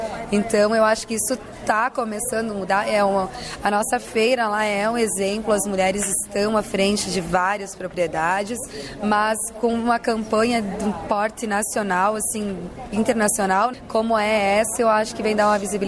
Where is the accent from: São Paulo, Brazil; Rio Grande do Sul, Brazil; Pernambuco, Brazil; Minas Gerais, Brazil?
Rio Grande do Sul, Brazil; Erechim; Eu sou de Erechim, Rio Grande do Sul, né? Represento toda a região sul.